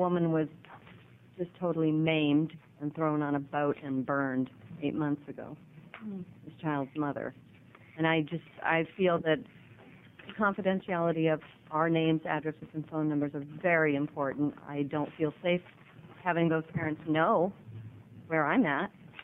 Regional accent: Astoria, Oregon, United States; from Astoria

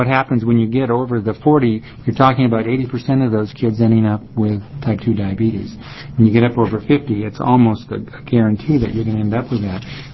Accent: Salem, Oregon, United States; I'm a pediatrician from Salem, and I represent the Oregon Medical Association and the Oregon Pediatric Society.

